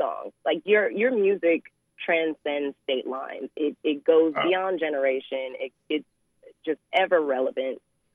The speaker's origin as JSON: {"language": "English", "region": "New York", "country": "United States", "tie": "born or raised there", "said": "I was born and raised in New York, and I was singing your songs before I even knew who you were. And when I came to college in Atlanta"}